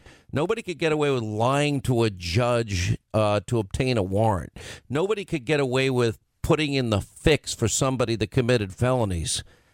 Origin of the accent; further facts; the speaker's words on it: United States; now in London, United Kingdom; I'm not in the United States at the moment, but I am an American and I have my U.S. passport.